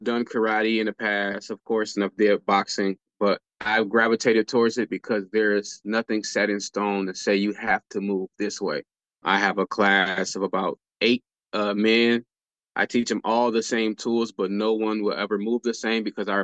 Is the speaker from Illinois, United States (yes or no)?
yes; Chicago, Illinois, United States; now in Grand Rapids, United States; So I stay in Grand Rapids, but I'm pretty much from Chicago.